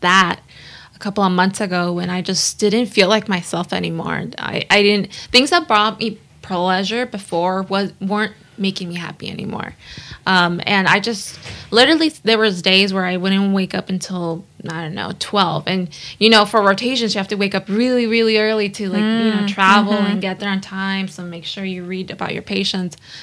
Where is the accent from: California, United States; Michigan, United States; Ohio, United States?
California, United States; Los Angeles; I was born and raised in LA, from the San Fernando Valley. Both of my parents are from Mexico. So I'm 100% Mexican.